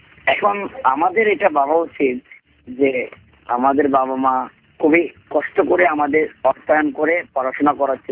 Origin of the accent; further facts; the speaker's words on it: Kishoreganj, Dhaka Division, Bangladesh; now in Chattogram, Bangladesh; আমার দেশের বাড়ি কিশোরগঞ্জ।